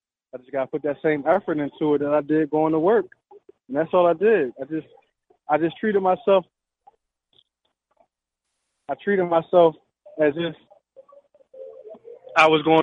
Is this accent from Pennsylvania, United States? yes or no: yes; Philadelphia, Pennsylvania, United States; Okay, well, born and raised in Philadelphia.